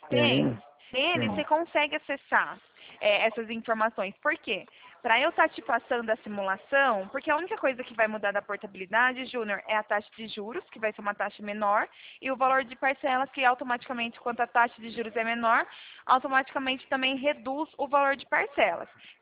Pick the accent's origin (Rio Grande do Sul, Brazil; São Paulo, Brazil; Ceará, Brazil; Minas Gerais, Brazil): São Paulo, Brazil; eu sou daqui do interior de São Paulo.